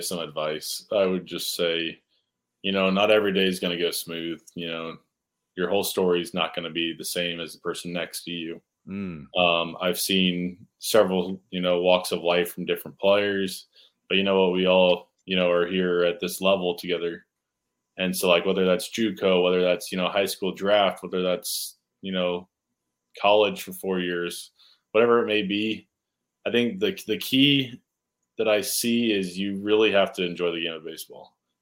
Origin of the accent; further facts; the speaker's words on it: North Carolina, United States; born there; And I was born in North Carolina.